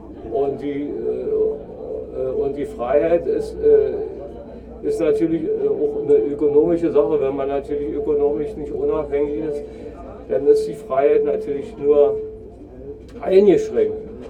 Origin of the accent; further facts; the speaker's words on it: Berlin, Germany; Ich sage, ja klar, komme ich aus dem Osten.